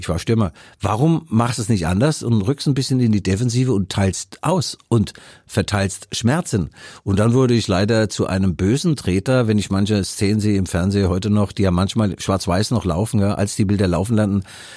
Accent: Mainz, Rhineland-Palatinate, Germany; born or raised there

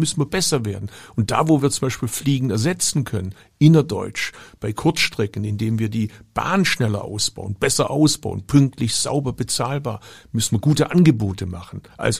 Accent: Baden-Württemberg, Germany; ich komme aus Baden-Württemberg.

